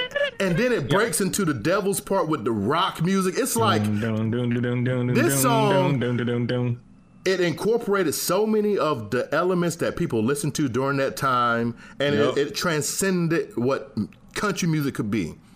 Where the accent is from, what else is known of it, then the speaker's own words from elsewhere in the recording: Georgia, United States; I'm from Southern Georgia, and that's how we refer to the blacks down here.